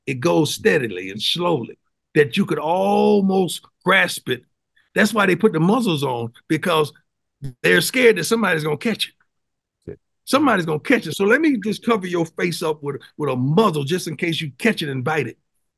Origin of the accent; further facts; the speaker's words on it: Florida, United States; First of all, I'm from Florida. So we had dog tracks. growing up in Florida.